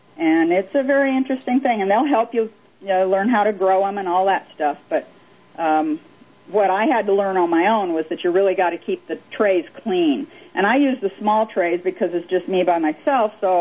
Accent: Texas, United States; The way I fix them is, being a Texan, I put about a cupful of the different mixed sprouts in a bowl

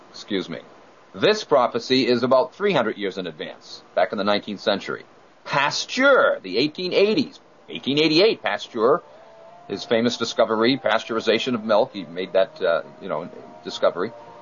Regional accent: New England, United States; accent: New England; Sorry, my New England accent got in there.

